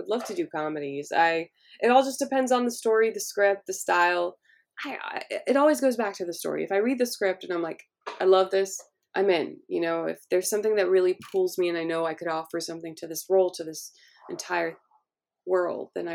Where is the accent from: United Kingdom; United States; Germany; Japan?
United States; Hollywood, California; So I grew up in Hollywood. So that was really amazing to hear.